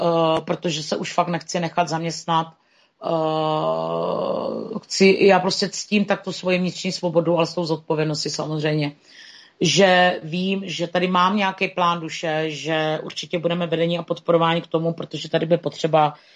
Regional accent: Moravia, Czechia; já jsem z Moravy, tak prostě ho piju a dávám si ho

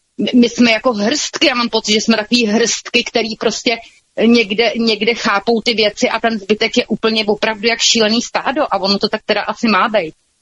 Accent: Mělník, Central Bohemian Region, Czechia; a my jsme ta rodina z Mělníka

